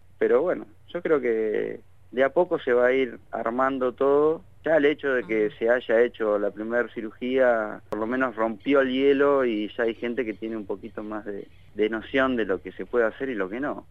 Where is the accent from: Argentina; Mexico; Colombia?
Argentina; Carhué, Buenos Aires Province; Yo soy del interior de Buenos Aires, de un pequeño pueblito suroeste que se llama Carué.